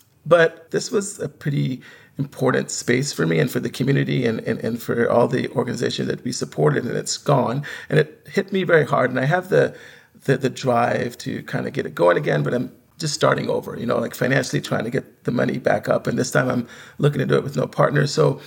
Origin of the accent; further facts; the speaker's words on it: Barbados; Yeah, so I grew up surfing. I'm originally from Barbados, been surfing since I was 10.